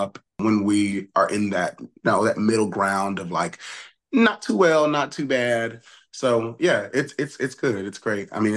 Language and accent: English; Connecticut, United States; Also, I'm from Connecticut.